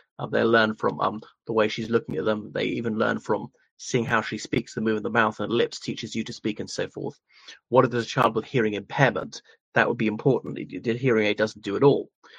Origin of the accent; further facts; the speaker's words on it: Ireland; from Ireland.